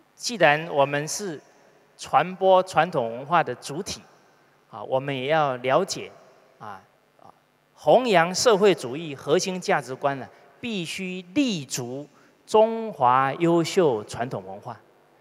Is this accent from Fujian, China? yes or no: yes; Fujian, China; 我们福建话叫问导游啊